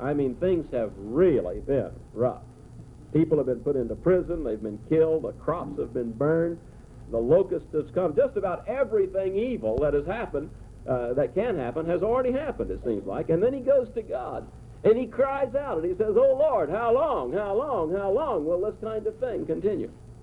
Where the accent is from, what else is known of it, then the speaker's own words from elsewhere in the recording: United States; Now that's difficult for me as an American to understand